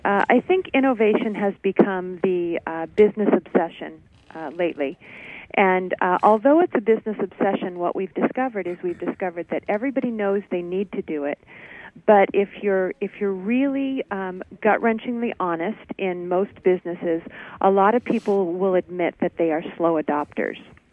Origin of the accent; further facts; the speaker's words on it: Hampton, New Hampshire, United States; now in San Diego, United States; I am, but I grew up in New Hampshire, so I'm familiar with New England.